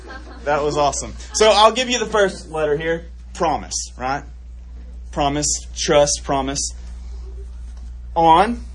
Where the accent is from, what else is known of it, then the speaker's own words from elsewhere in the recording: Norfolk, Arkansas, United States; now in Conway, United States; I'm from Norfolk, Arkansas. Way to the east of here in northern Arkansas, but I actually live in Conway now.